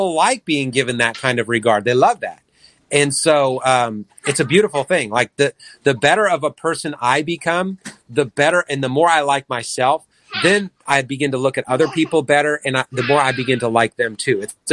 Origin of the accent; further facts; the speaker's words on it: Vallejo, California, United States; we were raised in Vallejo